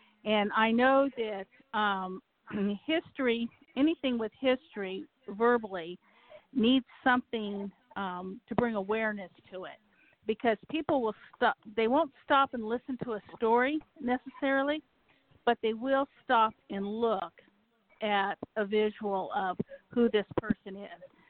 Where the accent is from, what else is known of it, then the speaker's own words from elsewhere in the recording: California, United States; I'm from California and born and raised on the ocean